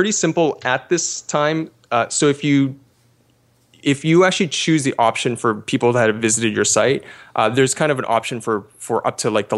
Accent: Canada; I'm actually Canadian

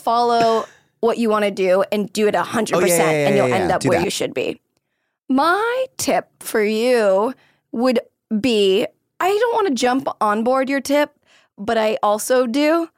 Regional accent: Philippines; but like I'm Filipino and that's like our delicacy.

